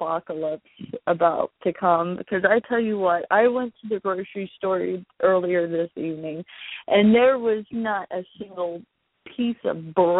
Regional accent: Louisiana, United States; now in Louisville, United States; I'm from South Louisiana, and I've only lived up here since 2006-ish.

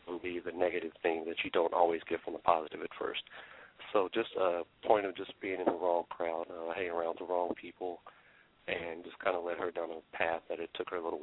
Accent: Greeneville, Tennessee, United States; So at one point I went to live with my grandparents in a little small town called Greenville, Tennessee, and I lived there for a while.

